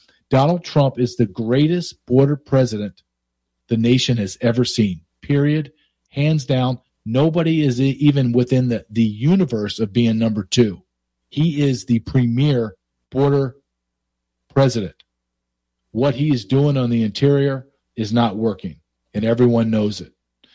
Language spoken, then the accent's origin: English; Louisiana, United States; also born or lived in Alabama / Arkansas; I grew up in the Deep South in Louisiana, Alabama, and went to college in Arkansas. So I can understand that language still to this day.